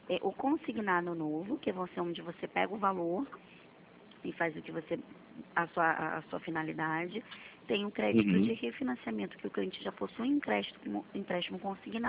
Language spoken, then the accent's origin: Portuguese; Rio de Janeiro, Brazil; Eu sou daqui do Rio de Janeiro.